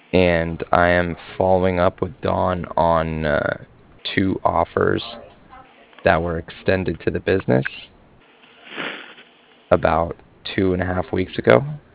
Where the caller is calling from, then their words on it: Cardiff, Wales, United Kingdom; And I'm calling from Cardiff.